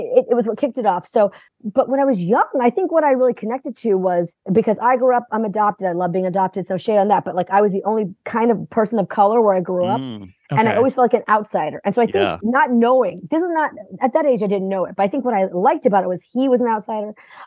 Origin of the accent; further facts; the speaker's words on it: Massachusetts, United States; I grew up in Massachusetts, all alone. Oh, not all alone.